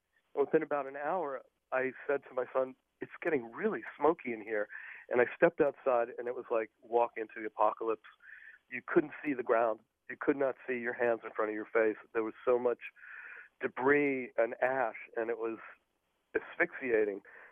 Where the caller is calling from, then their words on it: Oakland, California, United States; I'm calling from Oakland, but I live up in Glen Ellyn.